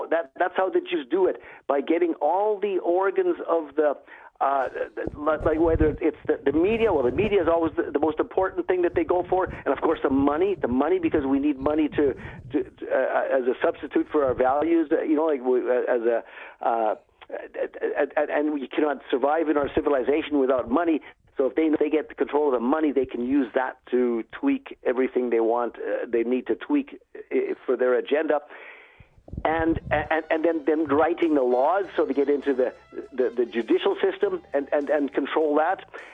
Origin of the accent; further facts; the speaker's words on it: Canada; I grew up as a youngster in Canada. Okay, we grew up in Canada